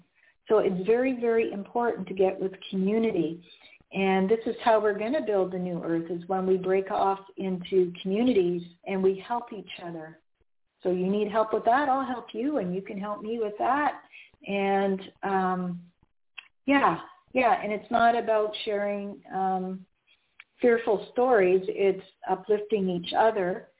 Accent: Canada; I'm Canadian too.

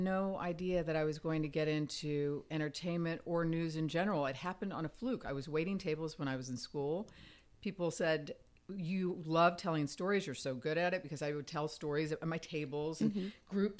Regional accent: Fort Myers, Florida, United States; I mean, I grew up in Fort Myers, Florida, this little tiny town.

